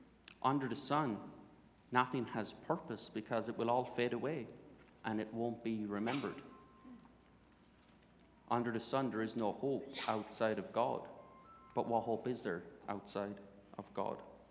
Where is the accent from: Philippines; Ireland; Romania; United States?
Ireland; Limerick, Munster; I grew up in Limerick, in Ireland, and grew up in a great home.